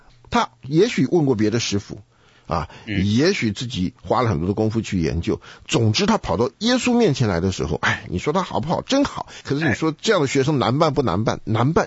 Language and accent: Chinese; China; 当成一个我们中国人讲的修炼，对不对？